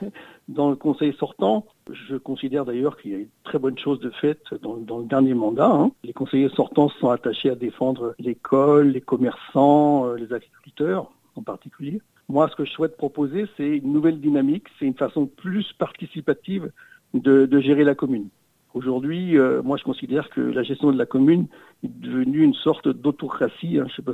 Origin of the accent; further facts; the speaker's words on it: Mont-Saint-Jean, Pays de la Loire, France; j'ai 58 ans, je suis né à Mont-Saint-Jean, ma femme aussi est née à Mont-Saint-Jean et nous avons trois filles. J'ai passé ma scolarité à Mont-Saint-Jean, Sillé, Sablé, Tours et puis dans une école d'ingénieurs à Nancy.